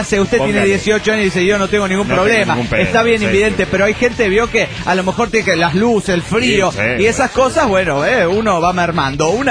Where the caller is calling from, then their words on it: San Luis, Argentina; de San Luis, República Argentina.